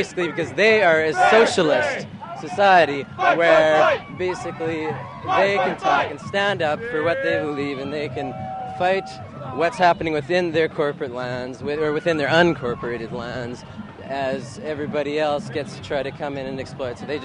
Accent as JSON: {"language": "English", "town": "Edmonton", "region": "Alberta", "country": "Canada", "said": "We're from Edmonton, and we've been doing road shows along the way"}